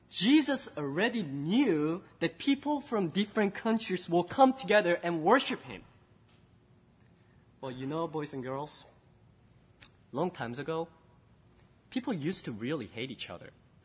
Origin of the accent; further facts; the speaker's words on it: South Korea; also born or lived in Cambodia; But, well, I am from Korea, but I also lived in Cambodia for a long time. So I usually tell people that, well, I was born in Korea, but I'm from Cambodia, or I lived in Cambodia.